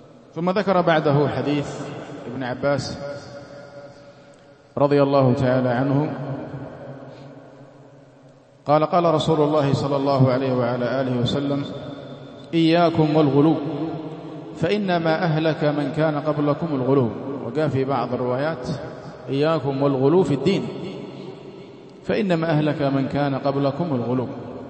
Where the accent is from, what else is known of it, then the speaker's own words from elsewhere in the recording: Aden, Yemen; اللي هي موجودة عندنا في عدن، طوائف الشاذلية موجودة عندنا في عدن